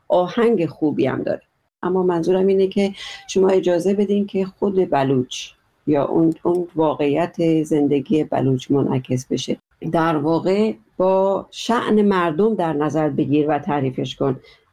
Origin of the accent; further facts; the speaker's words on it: Iran; به عنوان یه کسی که از جای دیگه هستیم که بابا ما یه بخشی از ایرانیم،